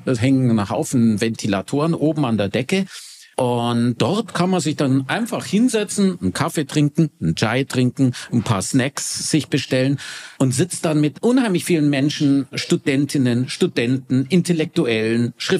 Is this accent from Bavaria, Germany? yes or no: yes; Bavaria, Germany; ich komme aus Bayern